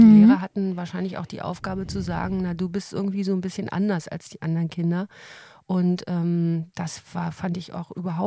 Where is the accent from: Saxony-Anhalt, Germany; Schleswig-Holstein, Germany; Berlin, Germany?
Berlin, Germany; Friedrichshagen; ich komme ja aus Friedrichshagen, wie du schon gesagt hast. Und das heißt, dass auch meine Großeltern beiderseits in Friedrichshagen noch lebten. Meine Eltern sind da aufgewachsen